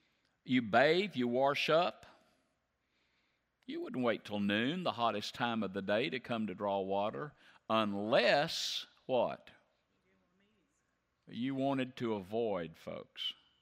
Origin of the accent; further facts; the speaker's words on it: the South, United States; And you and I were raised in the South, and if we're not careful, we'll have racial prejudices.